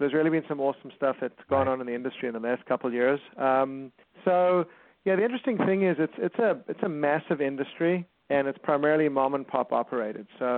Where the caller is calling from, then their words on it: California, United States; I'm calling from Southern California.